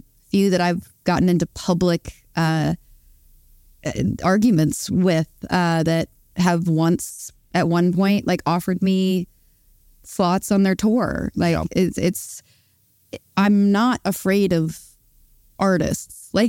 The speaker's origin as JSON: {"language": "English", "region": "the South", "country": "United States", "said": "as someone that has grown up listening to, I mean, I'm from the South, like listening to country music, growing up on the women of it particularly."}